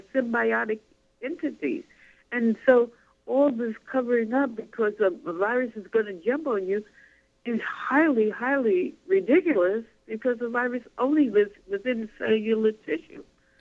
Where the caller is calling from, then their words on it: New Jersey, United States; from Jersey.